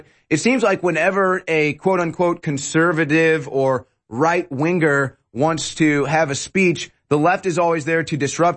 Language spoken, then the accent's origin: English; Missouri, United States; Austin Peterson from my home state of Missouri